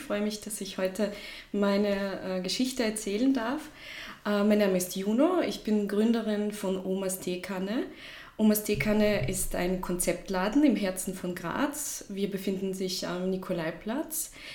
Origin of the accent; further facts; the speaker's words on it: Russia; German is a second language; moved away as an adult; now in Austria; Ja, ich komme ursprünglich aus Russland, ich bin dort aufgewachsen und ich bin vor 8 Jahren nach Österreich gekommen.